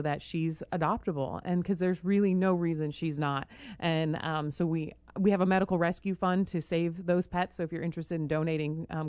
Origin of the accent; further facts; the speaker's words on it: New York, United States; my hometown shelter in Western New York takes dogs from us